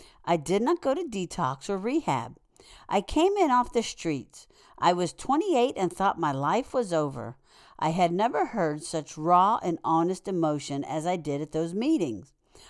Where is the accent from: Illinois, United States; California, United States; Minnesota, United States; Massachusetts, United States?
Minnesota, United States; a woman friend in the program who happens to be from my home state of Minnesota.